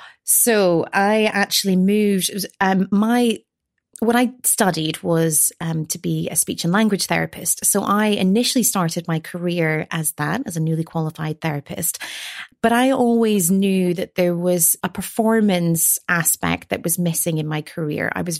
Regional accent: Scotland, United Kingdom; now in London, United Kingdom; I am Scottish, and I've been living down in London now for almost 13 years.

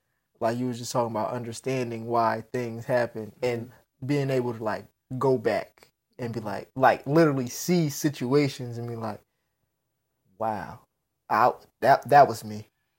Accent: Jamaica; I was speaking Spanish. I can add Spanish stuff, cultural elements. I'm Jamaican.

